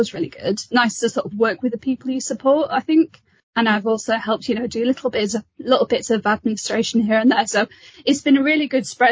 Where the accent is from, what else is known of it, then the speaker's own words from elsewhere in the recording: North East England, United Kingdom; So I was kind of desperate to leave my hometown, go somewhere new. I'm not from Oxford, I'm from the Northeast, so it's a bit of a step.